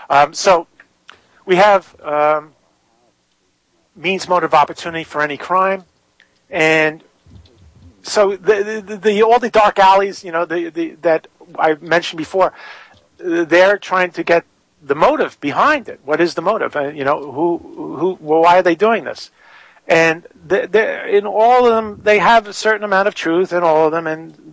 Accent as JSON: {"language": "English", "town": "New York City", "region": "New York", "country": "United States", "said": "I'm from New York City, and the head person was Cardinal Spellman."}